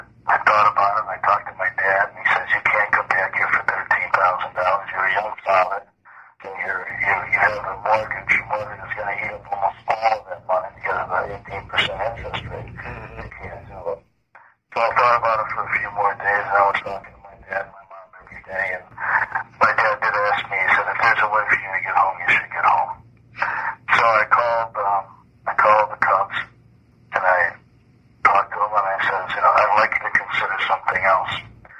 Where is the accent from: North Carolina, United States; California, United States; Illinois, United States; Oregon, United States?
Illinois, United States; Chicago; He also knew I was from Chicago.